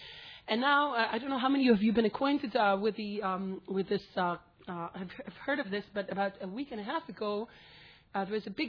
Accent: Akiva, Israel; English is a second language; when I was growing up in Akiva

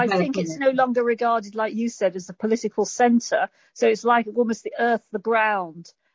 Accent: England, United Kingdom; I'm English.

